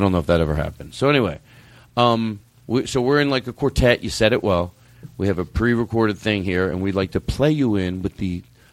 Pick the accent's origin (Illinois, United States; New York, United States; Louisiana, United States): New York, United States; Brooklyn; I'm in from Brooklyn. I'm in the 714.